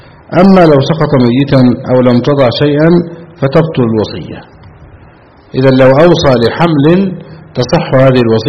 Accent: Egypt; عندنا في مصر

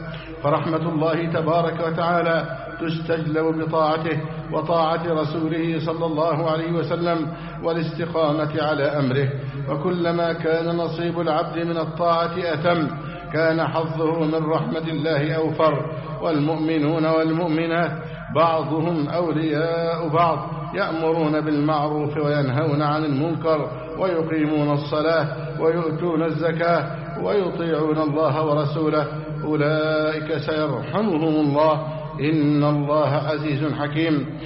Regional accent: Egypt; اللهم احفظ بلدنا مصر أمنا أمانا سخاء رخاء وسائر بلاد المسلمين.

